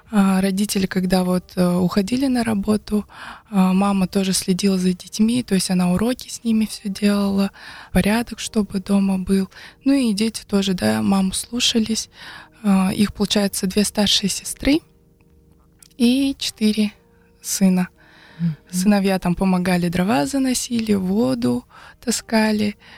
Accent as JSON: {"language": "Russian", "town": "Ulan-Ude", "region": "Buryatia", "country": "Russia", "tie": "born or raised there", "said": "Сама я родилась в Улан-Удэ, выросла тоже тут, а мои родители, они родом с Акинского района."}